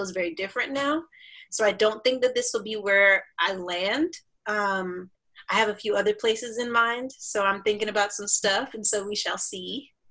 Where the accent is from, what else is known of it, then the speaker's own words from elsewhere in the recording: New York, United States; and I'm from New York, but I didn't have, the only people in New York are my family.